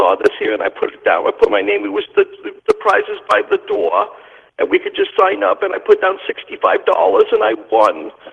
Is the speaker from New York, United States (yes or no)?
yes; Brooklyn, New York, United States; now in Hazlet, United States; No, I'm from New York. I grew up in Brooklyn, where all quality people are from. I live in Hazlitt, New Jersey now.